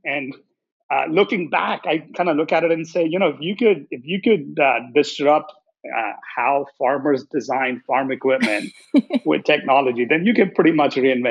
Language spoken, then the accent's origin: English; India; moved away as an adult; now in United States; So, I grew up in India and studied engineering over there. And after finishing up engineering, rather than just take another job, I was seeking an adventure.